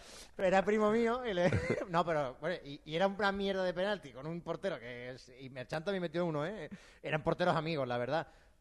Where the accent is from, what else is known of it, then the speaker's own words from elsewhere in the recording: Málaga, Andalusia, Spain; Es que los malaguitas, los que somos malaguitas de verdad, al final no lo podemos evitar.